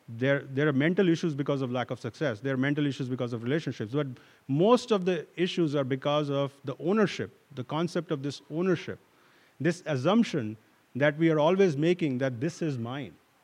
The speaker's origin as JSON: {"language": "English", "country": "India", "tie": "born or raised there", "lives_now": "United States", "said": "When I was young in India, growing up in India, I used to go to Hindu temples a lot. Even while after coming to America, I used to go to Hindu temples."}